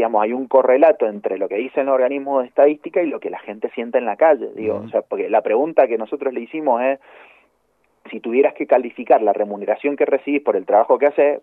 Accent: Mendoza, Argentina; lo que somos los mendocinos del Oasis Norte.

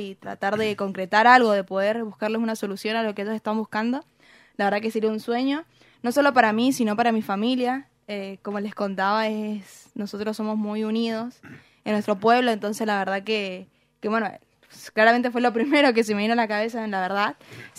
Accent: Pareditas, Mendoza, Argentina; Yo soy de Pareditas, en su momento representé a Pareditas.

